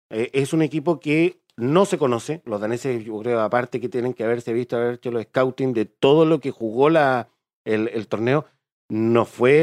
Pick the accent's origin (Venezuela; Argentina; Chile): Chile